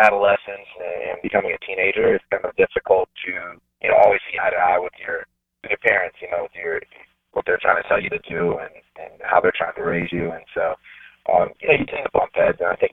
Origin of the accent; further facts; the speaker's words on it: Orlando, Florida, United States; And growing up in Orlando, Florida, during Derek Thomas's heyday in Kansas City